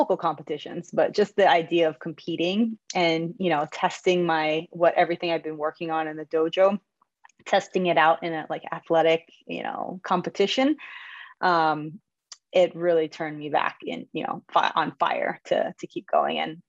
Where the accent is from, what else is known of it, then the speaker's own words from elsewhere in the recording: Honolulu, Hawaii, United States; Well, I was born in Honolulu, Hawaii. Spent most of my early years there.